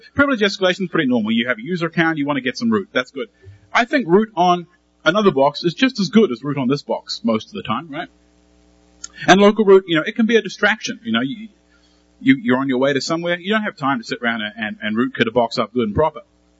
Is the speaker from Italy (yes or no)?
no; New Zealand; I'm from New Zealand, which is why I sound a little fucked up.